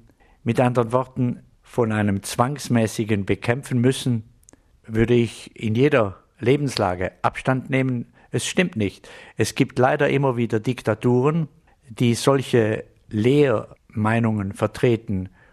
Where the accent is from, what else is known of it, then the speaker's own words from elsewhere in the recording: Switzerland; wenn ich hier meine Heimatstadt betrachte, mit ihrem kulturellen Erbe seit mehr als 1000 Jahren